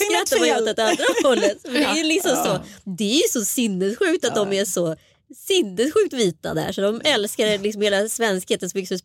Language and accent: Swedish; Örebro, Örebro County, Sweden; när jag växte upp i Örebro